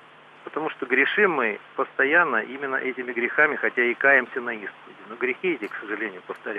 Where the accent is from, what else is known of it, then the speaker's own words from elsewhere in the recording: Volgograd Oblast, Russia; Я из Волгоградской области.